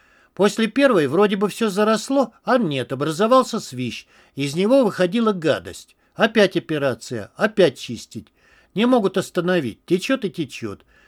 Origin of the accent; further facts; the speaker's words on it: Ivanovo Oblast, Russia; Я из Ивановской области, тут рядом совсем.